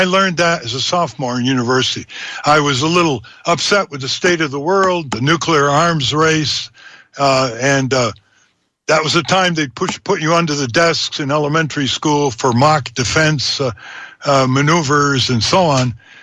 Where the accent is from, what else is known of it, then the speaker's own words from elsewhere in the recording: New England, United States; When I was growing up in New England, that meant winter, spring, summer, autumn.